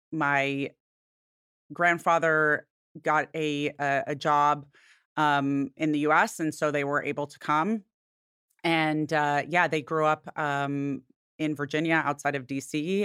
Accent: Palestine; And so it was a lot of the memories of my childhood were of being Palestinian.

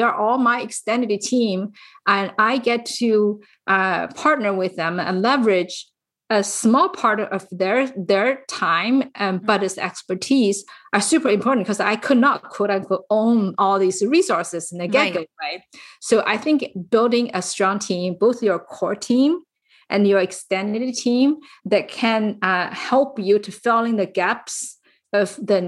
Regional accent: California, United States; I am from the San Francisco Bay Area.

